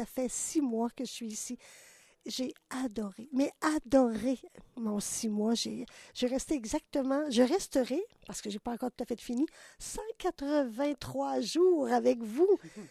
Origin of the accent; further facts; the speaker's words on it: Quebec, Canada; Et puis, je viens du Québec.